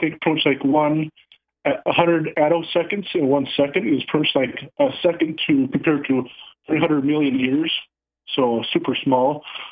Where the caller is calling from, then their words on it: Minnesota, United States; from somewhere in Minnesota.